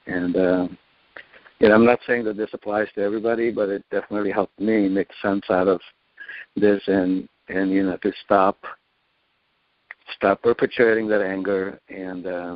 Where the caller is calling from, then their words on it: San Jose, California, United States; I'm calling from San Jose, California.